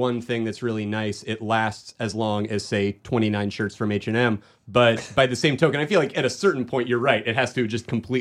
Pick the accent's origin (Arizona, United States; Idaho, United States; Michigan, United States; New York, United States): Arizona, United States; Phoenix; I'm from Arizona originally.